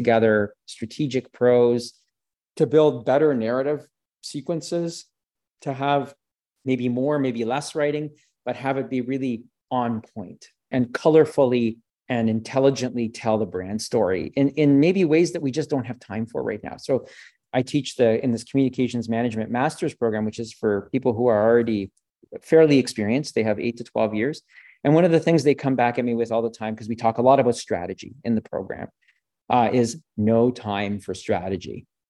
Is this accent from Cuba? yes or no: no; Canada; first language French; English is a second language; So for example, as a Francophone, French is my first language, the French Canadian, I should say, I do a lot of translation for friends and family.